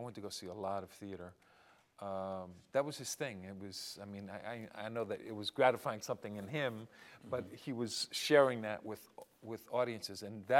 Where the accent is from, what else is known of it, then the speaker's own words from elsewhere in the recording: New York City, New York, United States; also born or lived in Puerto Rico; Well, because of family dynamics, we tended to move around a lot. So I basically lived all over five boroughs of New York City and spent a fair amount of time in Puerto Rico, where my mother's from, also 2 or 3 years.